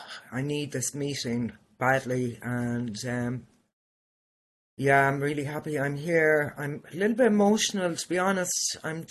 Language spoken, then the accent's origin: English; Dublin, Leinster, Ireland; born there; I was born in Dublin, and I was brought to another hospital